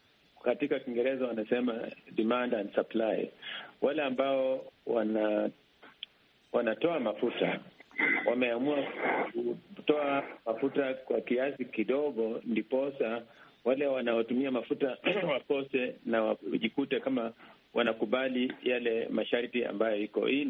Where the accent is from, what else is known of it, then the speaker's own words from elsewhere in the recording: Kenya; nasema wa Afrika kwa sababu mimi ni Mkenya